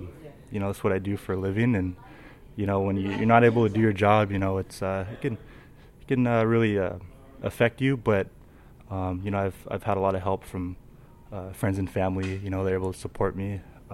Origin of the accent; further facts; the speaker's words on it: Chino, California, United States; the off season I was rehabbing back home, my hometown, Chino, California.